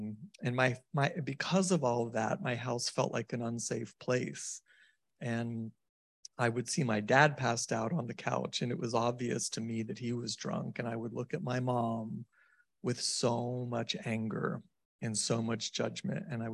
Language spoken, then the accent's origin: English; San Francisco, California, United States; I grew up in San Francisco. I have a mom and a dad, and I have an older sister and a younger sister. And it was the Gaelic garlic combo. Are you familiar with the Irish Italian mix?